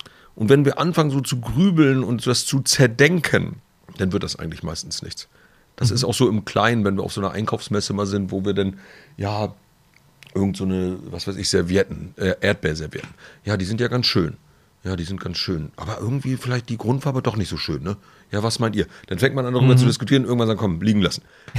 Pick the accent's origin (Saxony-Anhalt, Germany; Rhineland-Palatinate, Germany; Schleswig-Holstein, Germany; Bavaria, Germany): Schleswig-Holstein, Germany; born or raised there